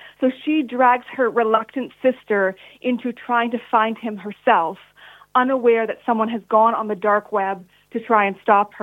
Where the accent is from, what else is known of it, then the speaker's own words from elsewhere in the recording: Canada; now in Australia; Yeah, so I moved to Australia 14 years ago. I'm originally from Canada.